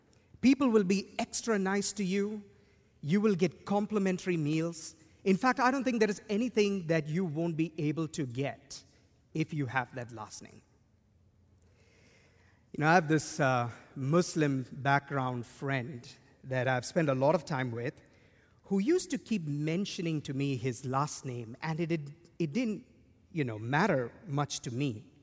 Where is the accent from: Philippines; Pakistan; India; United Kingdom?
India; also born or lived in Dubai, United Arab Emirates; even though we have lived in Dubai our entire lives, we are originally from India.